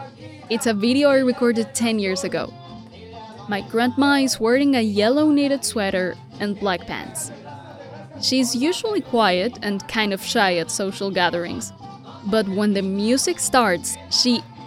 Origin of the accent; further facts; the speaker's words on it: Bogotá, Bogotá Capital District, Colombia; now in Montreal, Canada; I immigrated from Bogotá, Colombia to Montreal a year and a half ago.